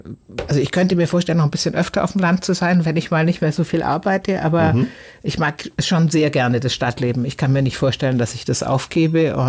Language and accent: German; South Germany, Germany; now in Hamburg, Germany; Oder ich komme ja auch aus Süddeutschland und liebe auch die mediterranen Länder